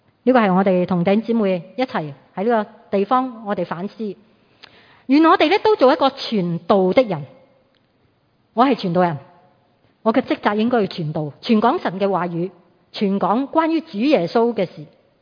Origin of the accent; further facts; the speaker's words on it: Hong Kong; 我们香港人